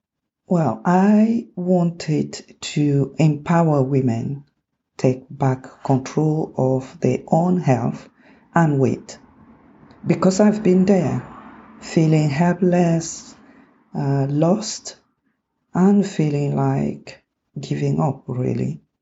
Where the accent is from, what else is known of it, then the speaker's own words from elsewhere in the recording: Cameroon; I am originally from Cameroon in Central Africa.